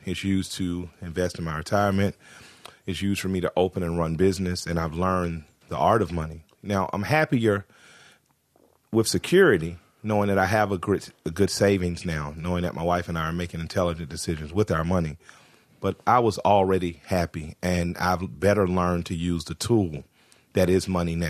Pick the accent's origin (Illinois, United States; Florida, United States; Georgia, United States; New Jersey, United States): Georgia, United States; Atlanta; I'm from Atlanta, the capital of the strip club